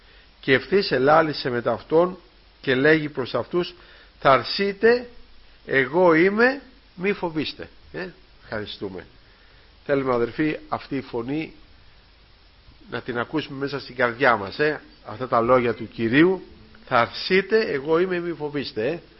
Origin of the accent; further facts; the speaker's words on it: Alonissos, Thessaly, Greece; Εκεί στο νησί μου, στην Αλόνισσα, έγινε μεγάλη θεομηνία